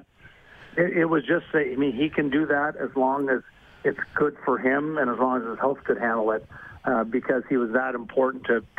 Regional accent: Montreal, Quebec, Canada; growing up in Montreal

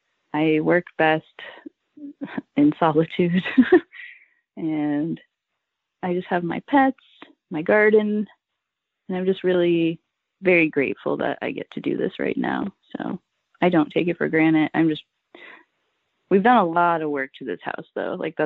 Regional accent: Illinois, United States; also born or lived in Chicago; now in Indiana, United States; I live in Indiana. I'm not originally from here, but I'm actually from Central Illinois. Lived in Chicago for 10 years.

